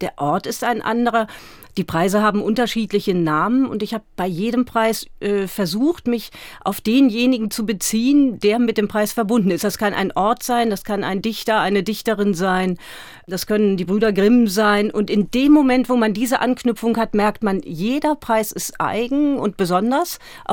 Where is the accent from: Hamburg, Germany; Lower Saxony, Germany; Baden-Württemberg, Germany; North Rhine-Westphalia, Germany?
Lower Saxony, Germany; Hamelin; now in Berlin, Germany; Ich komme aus Hameln an der Weser im Weserbergland und bin dann 1986 nach Berlin gekommen. Aus Liebesgründen.